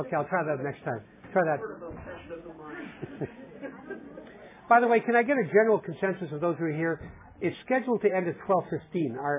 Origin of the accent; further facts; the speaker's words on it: Winnipeg, Manitoba, Canada; In Winnipeg, my hometown